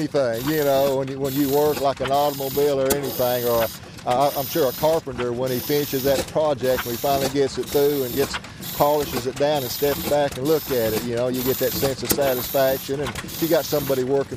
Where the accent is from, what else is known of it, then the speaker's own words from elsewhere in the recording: Arkansas, United States; I grew up in South Arkansas in the oil field, so it was a fascination when I was growing up